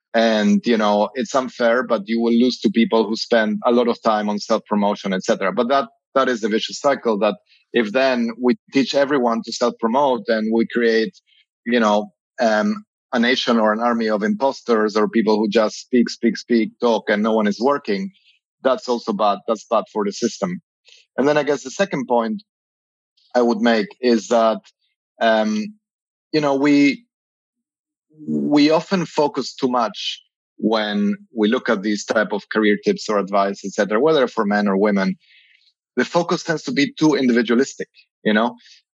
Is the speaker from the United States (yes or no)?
no; Argentina; English is a second language; I grew up in Argentina where we actually make it, it's part of our cultural DNA.